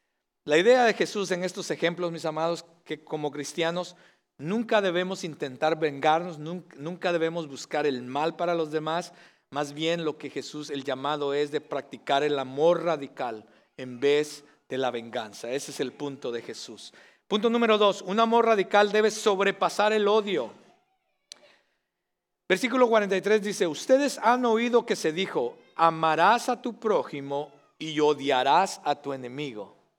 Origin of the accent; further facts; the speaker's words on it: Mexico; Y yo le dije, soy de México. Dijo, ay, ¿de México? Yo no sé qué, qué tenemos mal los mexicanos, ¿verdad?